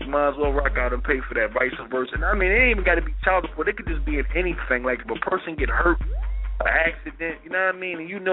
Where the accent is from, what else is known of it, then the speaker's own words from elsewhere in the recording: Philadelphia, Pennsylvania, United States; I'm from Philly. Like, we just don't get away with shit, man.